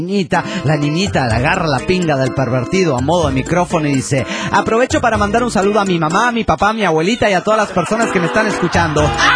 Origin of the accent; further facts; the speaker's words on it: Guayaquil, Guayas, Ecuador; de Guayaquil, Ecuador.